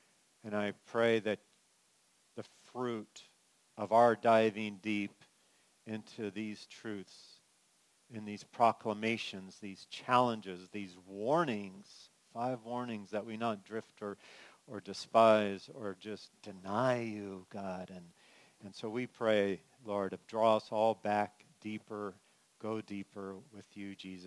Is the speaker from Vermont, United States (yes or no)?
no; California, United States; now in Wisconsin, United States; originally, as you know, I was from California, man.